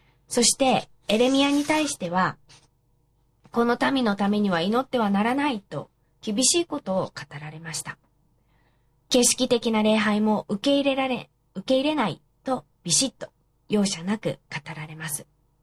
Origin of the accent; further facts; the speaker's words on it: Hokkaido, Japan; 当初は私の実家は北海道なんですが、北海道の家族から帰ってきなさいコールがたくさんかかってきました。